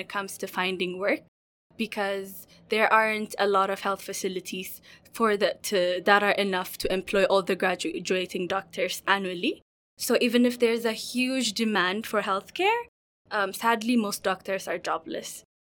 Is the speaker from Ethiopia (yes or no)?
yes; Ethiopia; moved away as an adult; now in United Kingdom; I'm a medical doctor. I'm from Ethiopia originally. I came here to the UK about a year back to do my master's studies.